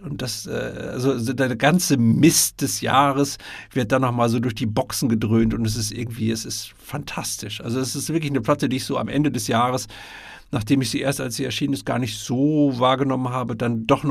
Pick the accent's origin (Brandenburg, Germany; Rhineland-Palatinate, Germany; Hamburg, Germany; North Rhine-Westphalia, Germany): North Rhine-Westphalia, Germany; ich bin ja Westfale und komme aus dem Münsterland oder aus der Nähe des Münsterlandes.